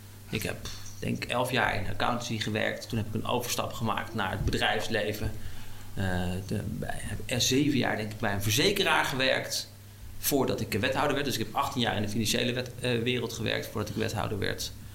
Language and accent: Dutch; Huizen, North Holland, Netherlands; also born or lived in Laren; now in Hilversum, Netherlands; Ik ben inmiddels 41 jaar oud. Ik ben opgegroeid, ik ben echt een kind van de regio. Ik ben in Laren geboren. Ik ben opgegroeid in Huizen. Ik heb in Bussum op school gezeten. En ik woon inmiddels 15 jaar in Hilversum.